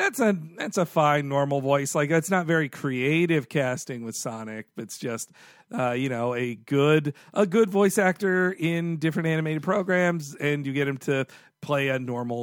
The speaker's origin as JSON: {"language": "English", "country": "United States", "said": "Yeah, look, I'm American."}